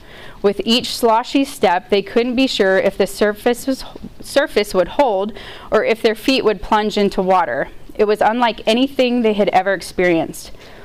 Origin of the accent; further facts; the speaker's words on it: Kansas, United States; So for me, I'm from Kansas, so I've been driving for a really, really long time, legally and illegally.